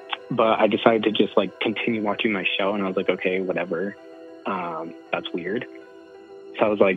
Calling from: Wyoming, United States; from Wyoming.

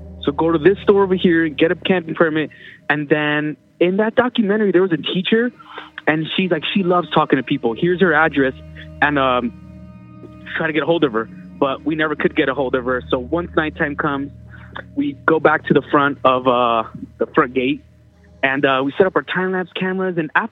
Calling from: Salt Lake City, Utah, United States; from Salt Lake City.

